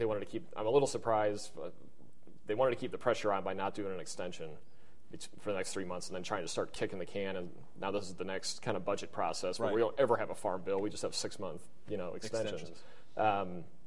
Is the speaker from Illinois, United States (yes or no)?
no; Indiana, United States; I'm from Hendricks County, so I'm from a fast-growing, one of these fast-growing communities.